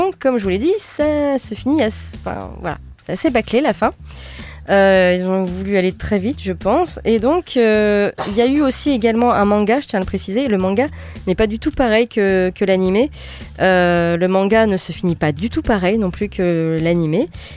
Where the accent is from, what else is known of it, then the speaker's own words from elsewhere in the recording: France; particulièrement chez nous, en France